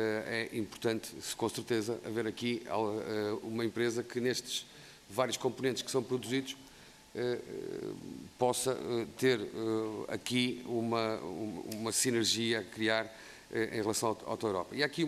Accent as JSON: {"language": "Portuguese", "town": "Viana do Castelo", "region": "Norte", "country": "Portugal", "said": "também sou oriundo de Viana do Castelo"}